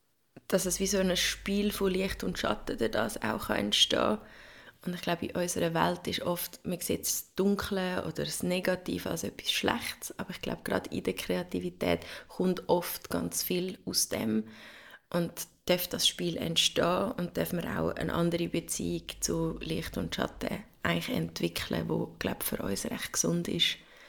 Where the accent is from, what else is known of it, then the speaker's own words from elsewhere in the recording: Lucerne, Switzerland; born there; now in Zurich, Switzerland; Ich bin in Luzern geboren, habe aber Zürich als meine Wahlheimat ausgesucht. Bis jetzt 16 Jahre hier in der Stadt.